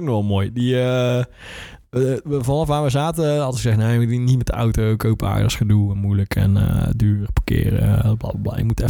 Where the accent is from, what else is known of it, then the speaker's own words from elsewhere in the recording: Netherlands; Want wij zijn Nederlanders en wij denken... in Nederland heb je om de 10 kilometer een tankstation.